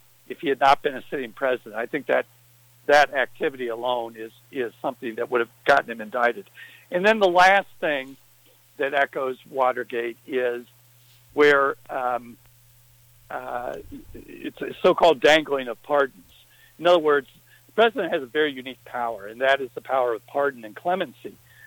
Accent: Lima, Ohio, United States; So Jim Jordan, and also my hometown, Lima, I think he represents, too. That district stretches from, I think, Oberlin to Lima.

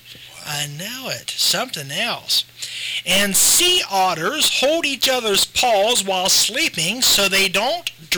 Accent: Waldo, Ohio, United States; Hey, down to my hometown of Waldo, there is a neighborhood supper drive-through dinner

